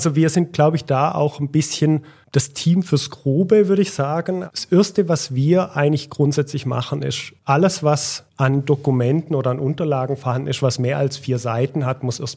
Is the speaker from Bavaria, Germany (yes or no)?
no; Rottweil, Baden-Württemberg, Germany; also born or lived in Lake Constance; now in Switzerland; ich bin ja selber Deutscher aus Rottweil ursprünglich, bin jetzt seit 25 Jahren in der Schweiz. Also wir waren immer sehr schweizbezogen. Ich bin viel am Bodensee aufgewachsen